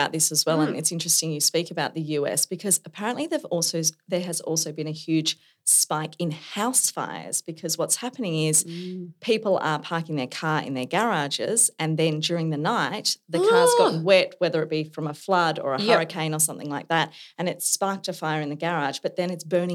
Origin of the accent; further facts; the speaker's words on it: South Australia, Australia; But I am from South Australia.